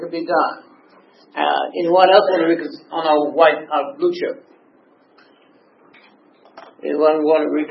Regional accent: Chicago, Illinois, United States; I'm also from Illinois, Chicago.

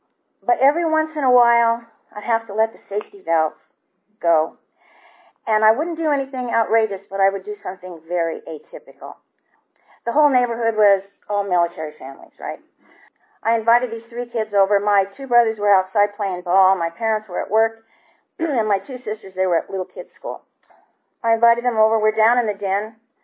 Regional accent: San Diego, California, United States; born there; I was born in San Diego, California in 1947, one of the early baby boomers.

